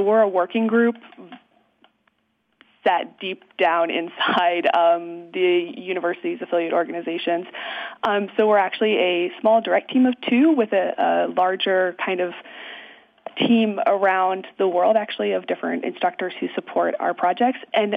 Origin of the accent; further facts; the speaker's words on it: Iowa, United States; I'm originally from Iowa, so it's kind of nice to get back to a little bit more of the central U.S. Heartland area and get back to my roots a little bit there.